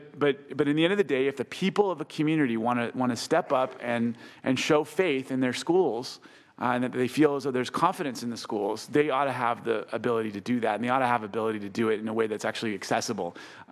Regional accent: Santa Monica, California, United States; I came to the Senate as a former member of the school board in my hometown in Santa Monica and Malibu.

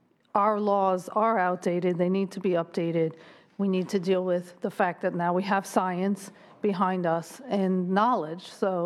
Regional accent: New York, United States; Growing up in New York during the initial, when the news was going out about newly discovered HTLV-3 at the time

